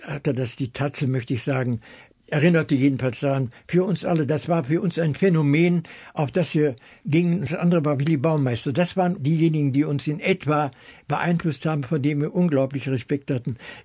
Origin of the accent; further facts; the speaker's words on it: North Rhine-Westphalia, Germany; ich komme aus dem Ruhrgebiet